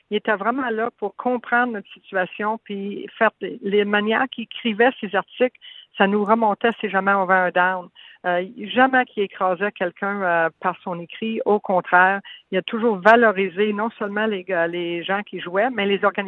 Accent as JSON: {"language": "French", "town": "La Tuque", "region": "Quebec", "country": "Canada", "said": "On avait 14 ans. Moi, j'étais de Latuc et lui de Shawinigan. On jouait dans le même petit circuit de golf dans la Mauricie."}